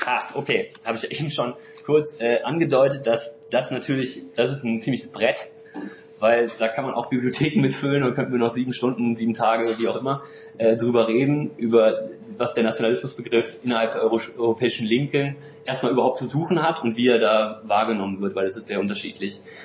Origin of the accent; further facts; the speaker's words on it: Germany; born there; Ich bin zwar in Deutschland geboren, ich habe einen deutschen Pass